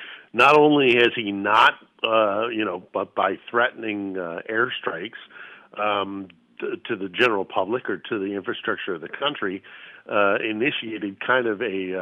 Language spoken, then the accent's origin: English; California, United States; It's funny, you know, as a Californian, I think an audience will recognize one of the kind of strange things about things is.